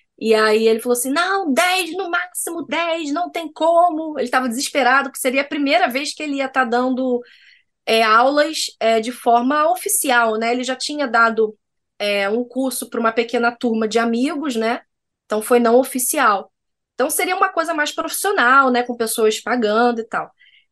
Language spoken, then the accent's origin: Portuguese; Rio de Janeiro, Brazil